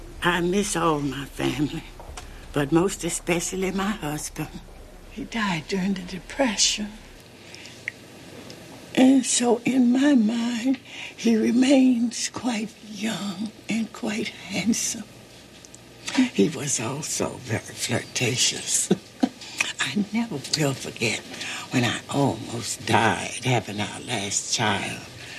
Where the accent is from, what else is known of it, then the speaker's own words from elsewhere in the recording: Brownsville, Tennessee, United States; born there; Well, I was born in Brownsville, Tennessee, July the 26th, 1887.